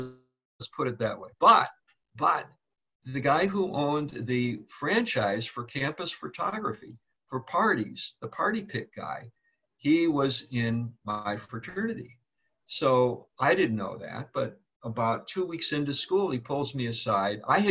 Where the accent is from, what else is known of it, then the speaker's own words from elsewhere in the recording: Chicago, Illinois, United States; So I'm now at the University of Kansas. I'm from Chicago.